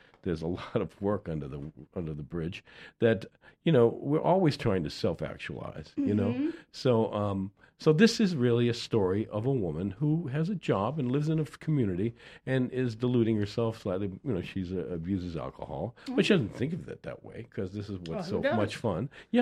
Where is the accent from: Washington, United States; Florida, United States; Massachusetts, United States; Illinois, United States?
Massachusetts, United States; Boston; I mean, I left Boston. I mean, I grew up in Boston. It's a little bit rough and tumble